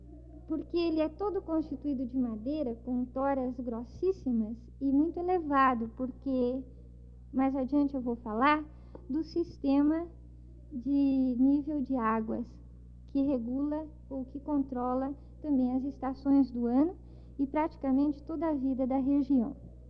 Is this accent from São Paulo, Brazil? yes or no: yes; São Paulo, Brazil; Eu sou brasileira, sou de São Paulo.